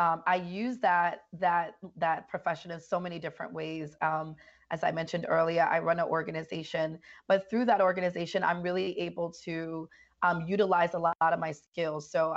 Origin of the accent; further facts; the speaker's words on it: New York City, New York, United States; And so growing up in the Bronx and just being a person that's seen violence and have experienced so much in life, living in the Bronx, poverty and fatherlessness and all that stuff